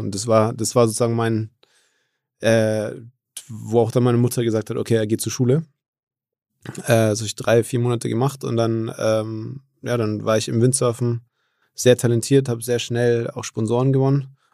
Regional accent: Nuremberg, Bavaria, Germany; also ich bin ja in Nürnberg aufgewachsen, da gibt's nicht so viel Welle.

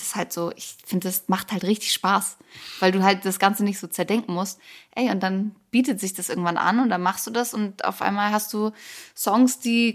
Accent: Hamburg, Germany; ich komme ja eigentlich aus Hamburg

